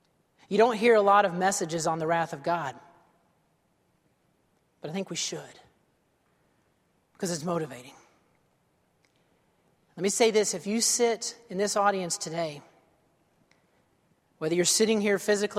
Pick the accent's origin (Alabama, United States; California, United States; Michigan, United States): Alabama, United States; But, you know, I grew up in Alabama, and I won some kind of an award when I was in high school.